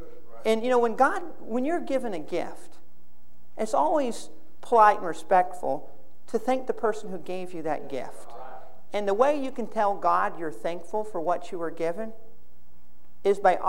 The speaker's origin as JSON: {"language": "English", "town": "Fort Myers", "region": "Florida", "country": "United States", "said": "I'm from Fort Myers, Florida. That's Thomas Edison Winter home."}